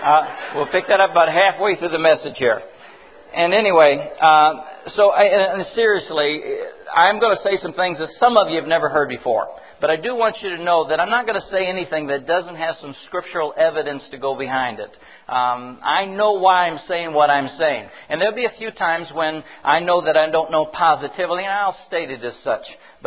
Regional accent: the South, United States; I was raised in the South. We said it all the time down there.

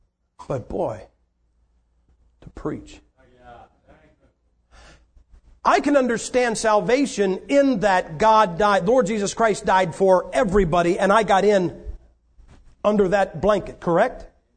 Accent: Massillon, Ohio, United States; And I had an interview with the Massillon Independent, my hometown paper.

